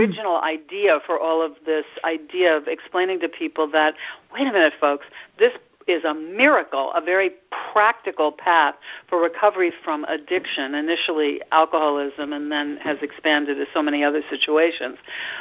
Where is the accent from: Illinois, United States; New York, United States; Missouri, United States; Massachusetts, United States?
Missouri, United States; I'm from Missouri, the Show Me State.